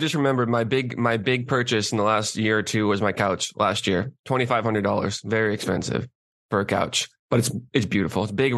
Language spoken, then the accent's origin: English; Massachusetts, United States; Not even Boston, like the South Shore, like the three or four towns around my where I grew up.